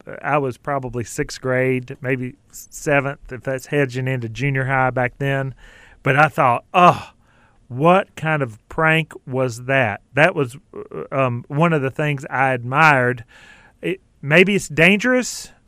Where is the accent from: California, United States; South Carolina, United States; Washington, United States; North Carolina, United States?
South Carolina, United States; Clover; I grew up in Clover, South Carolina, and as a young bus rider in middle school, we went over, the bus would do the transfer over at the high school.